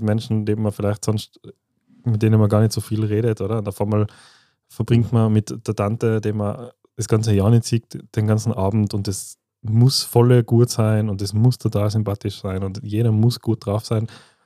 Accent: Tyrol, Austria; Bei uns in Tirol auch jetzt, weil gerade Winter ist

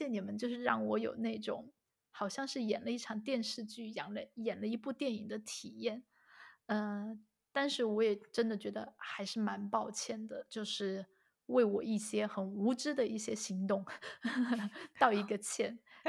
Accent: Chengdu, Sichuan, China; 小谭豆花就是我们成都人都知道

